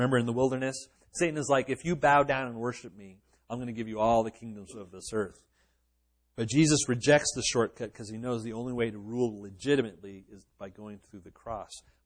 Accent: Quebec, Canada; I grew up in Quebec, Canada.

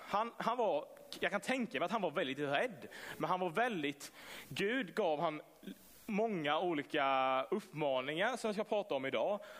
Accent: Sävsjö, Jönköping County, Sweden; Jag är uppvuxen här i Sävsjö i Allianskyrkan. 18 år. Går sista året i gymnasiet, teknik i Vetlanda.

